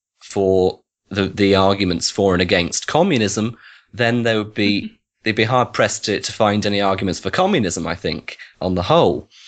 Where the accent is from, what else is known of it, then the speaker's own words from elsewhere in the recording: Wigan, North West England, United Kingdom; I set up a branch for Wigan, which is my hometown.